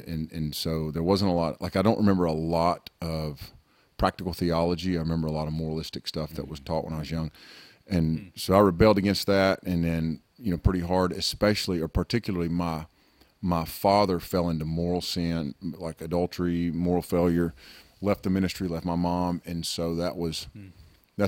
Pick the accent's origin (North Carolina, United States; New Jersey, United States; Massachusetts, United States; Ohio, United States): North Carolina, United States; Well, I grew up here in Western North Carolina, not where we are now, not where Snowbird is, but not far from here. So the mountain culture is a very strong culture.